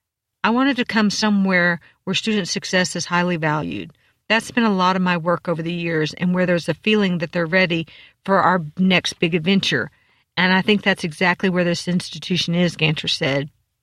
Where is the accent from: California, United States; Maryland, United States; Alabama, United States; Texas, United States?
Texas, United States; Houston; One is I'm a native Texas. And I wanted to come home. I'm actually from the Houston area. I grew up right about 5 minutes from NASA Space Center.